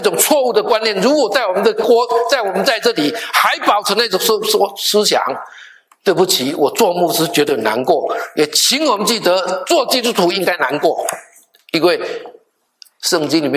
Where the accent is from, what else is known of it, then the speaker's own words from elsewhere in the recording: Taiwan; now in United States; 我们来美国以后，我们总是盼望我们的孩子 我记得我们从台湾来的哈